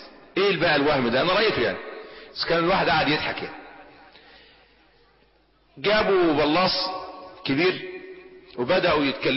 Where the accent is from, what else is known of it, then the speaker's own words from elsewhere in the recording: Upper Egypt, Egypt; وبالاخص عندنا في الصعيد، انا رأيت هذا الامر بنفسي.